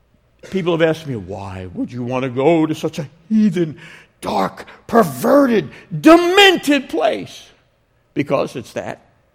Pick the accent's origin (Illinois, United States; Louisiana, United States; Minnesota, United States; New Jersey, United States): New Jersey, United States; Like I said, I'm Jewish. I'm from New Jersey. I was raised outside of the church entirely, so I need answers, and the Bible gives them.